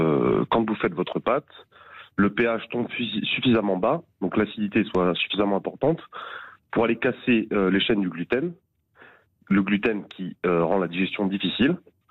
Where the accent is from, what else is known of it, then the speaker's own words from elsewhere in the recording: Perpignan, Occitanie, France; Donc, j'ai quitté Perpignan pour aller à Montpellier à l'université.